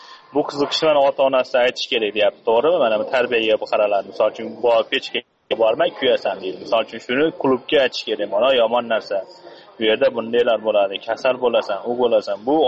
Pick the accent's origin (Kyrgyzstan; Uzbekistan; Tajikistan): Kyrgyzstan; Osh, Osh Region; now in Moscow, Russia; o'zi yoshim 20 da bo'lsa ham, sochi o'zim O'shdanman, o'zi Rossiyada 8-9 yildan beri shu yerda, mana Moskvada